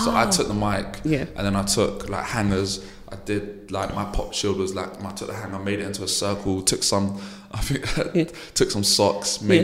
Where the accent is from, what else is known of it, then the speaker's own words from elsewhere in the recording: London, United Kingdom; So I'm originally from West London.